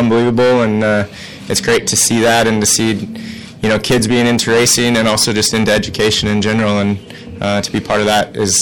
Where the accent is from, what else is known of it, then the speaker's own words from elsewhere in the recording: Seattle, Washington, United States; I was from Seattle area, so there wasn't as much racing there.